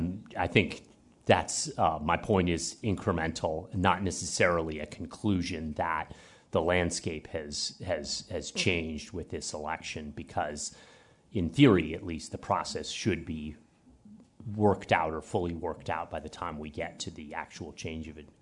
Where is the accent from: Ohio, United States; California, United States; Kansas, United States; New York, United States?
New York, United States; the New York State individual market when, I say we because I'm a New Yorker